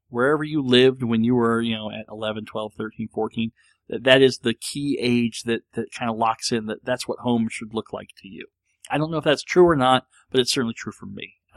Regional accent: College Station, Texas, United States; born there; also born or lived in San Antonio; I was born in College Station, Texas. My dad went to A&M. So I was born in College Station, Texas, down near the Mexican border.

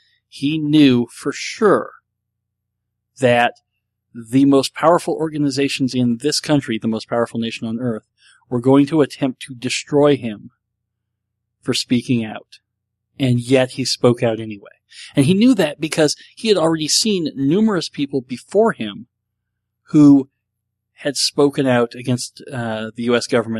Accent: Nebraska, United States; I've tried to be a Huskers fan. I'm from Nebraska. You've got to be a Huskers fan.

